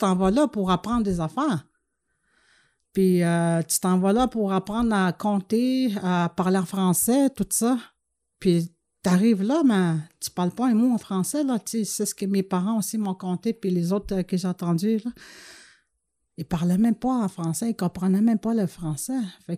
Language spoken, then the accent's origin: French; Lac-Simon, Quebec, Canada; je viens du Lac-Simon, la communauté du Lac-Simon.